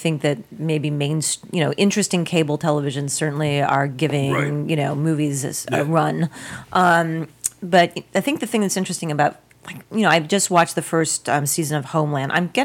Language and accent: English; New York City, New York, United States; I grew up in New York City, so Abbott and Costello is on Sundays at 11 o'clock.